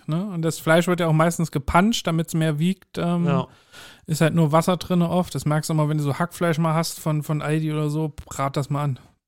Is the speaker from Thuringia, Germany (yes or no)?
yes; Heilbad Heiligenstadt, Thuringia, Germany; Also da, wo ich herkomme, aus dem Eichsfeld, Heilbad-Heiligenstadt